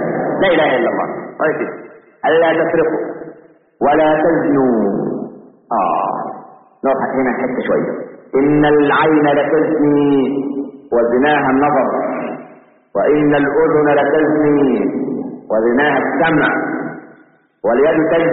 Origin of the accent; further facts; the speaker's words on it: Egypt; والعلمانيين اللي عندنا في مصر